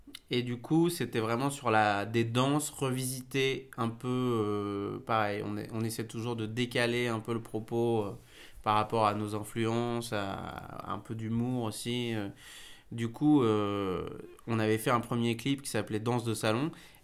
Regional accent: Corsica, France; parce que je suis corse

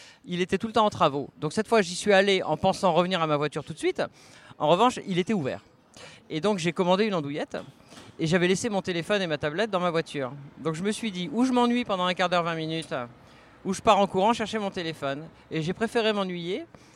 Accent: France; now in Geneva, Switzerland; Alors, je suis française, mais je vis à Genève depuis pas mal d'années.

